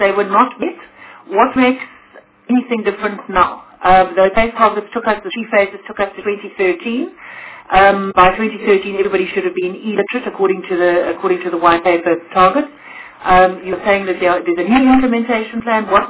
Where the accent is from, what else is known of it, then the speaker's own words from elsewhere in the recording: Eastern Cape, South Africa; Now, I'm from the Eastern Cape.